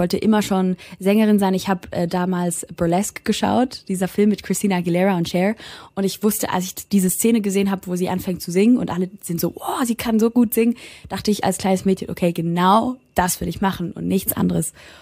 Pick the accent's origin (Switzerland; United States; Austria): Switzerland; Bei uns in der Schweiz heißen sehr, sehr viele Hunde Joya.